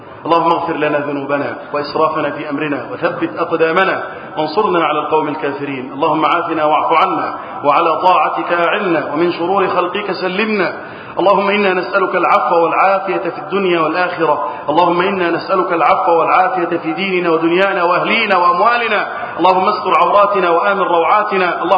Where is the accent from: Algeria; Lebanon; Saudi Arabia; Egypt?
Egypt; اللهم احفظ بلدنا مصر